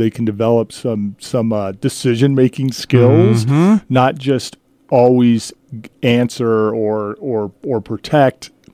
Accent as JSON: {"language": "English", "town": "Aztec", "region": "New Mexico", "country": "United States", "tie": "born or raised there", "said": "when I was 13 years old, I grew up in New Mexico, you know, Aztec, just south of here."}